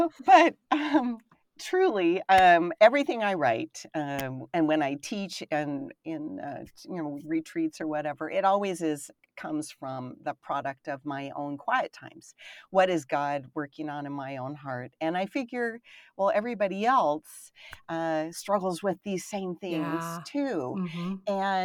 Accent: Idaho, United States; also born or lived in California / Kansas; now in Kentucky, United States; We're from Idaho, but we have been in churches in Idaho and in California and for a short time in Kansas, but and now in Kentucky.

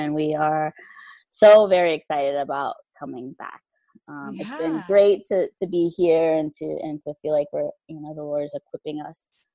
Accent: Ohio, United States; now in Charlottesville, United States; I'm actually from Ohio. I'm the youngest of three girls, grew up there, and actually ended up in Charlottesville

